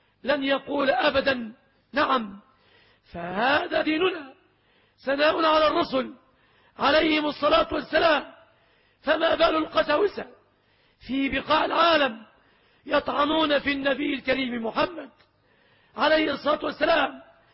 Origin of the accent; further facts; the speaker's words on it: Kafr El Sheikh, Kafr El Sheikh Governorate, Egypt; ومن هذا المكان من مدينة إخواني مدينتي أيضا كفر الشيخ